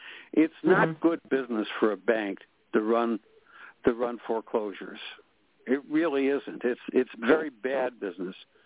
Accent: Chicago, Illinois, United States; I'm from Chicago.

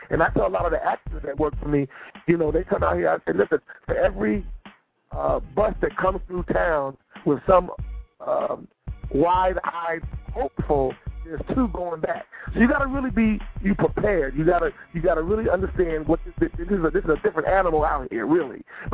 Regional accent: Philadelphia, Pennsylvania, United States; You know, actually, first of all, my time in Philadelphia was wonderful.

